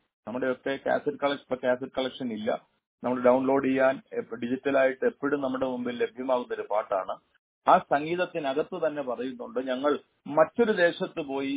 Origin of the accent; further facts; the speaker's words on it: Kerala, India; അതുകൊണ്ട് അതിന് best example ഞാൻ ഉൾപ്പെടെയുള്ള മലയാളികളാണ്.